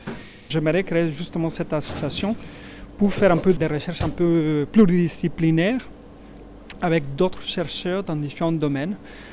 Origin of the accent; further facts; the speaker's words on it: Mexico; French is a second language; now in France; je viens du Mexique. Ça fait quelques années que je suis en France.